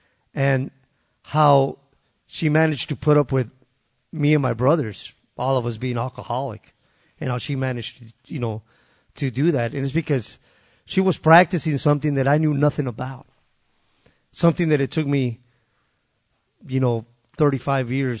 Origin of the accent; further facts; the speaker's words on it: El Paso, Texas, United States; I grew up in El Paso, Texas.